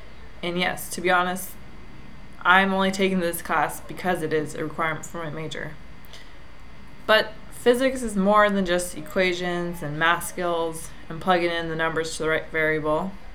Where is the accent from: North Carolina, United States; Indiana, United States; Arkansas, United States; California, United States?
California, United States; San Carlos; now in San Diego, United States; I am from San Carlos, California, which is near San Francisco. And I've been living down here in San Diego for the past 2 years